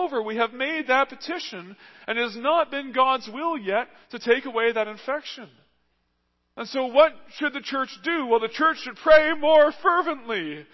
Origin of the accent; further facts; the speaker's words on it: Canada; I'm Canadian. Guns aren't wrong, but I'm Canadian.